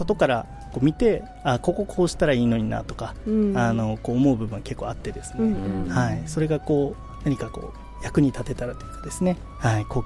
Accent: Nagasaki, Japan; やっぱりこう生まれ育った長崎を良くしたいっていう、うん、これが強くてですね、

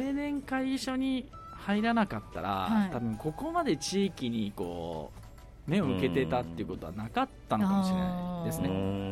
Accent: Nagasaki, Japan; 長崎から来ましたって言ったら、はい、もうものすごく褒めてらっしゃいました

